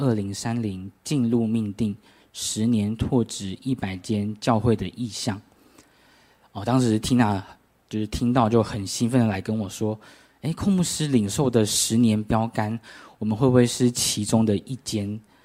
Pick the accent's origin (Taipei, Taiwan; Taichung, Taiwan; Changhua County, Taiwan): Changhua County, Taiwan; 我是彰化人，在一个大家族里面长大，我爸爸那一辈有八个兄弟姐妹，在我小的时候我们是住在一起生活的